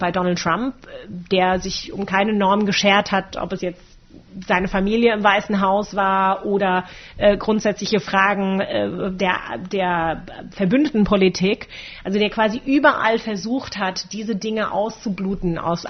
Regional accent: Germany; ich bin in einer Generation aufgewachsen hier in Deutschland

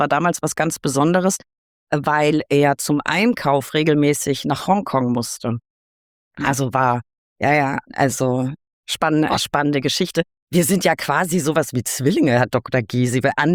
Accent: Würzburg, Bavaria, Germany; Ich komme aus Würzburg. Also liegen unsere Wurzeln quasi im besten Teil Bayerns, in Franken.

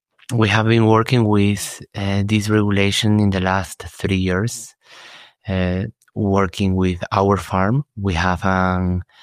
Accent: Peru; English is a second language; I am from Peru.

